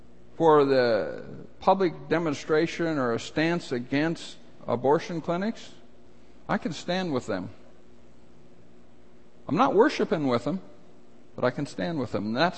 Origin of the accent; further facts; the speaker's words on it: United States; I don't put it in their face all the time that I'm an American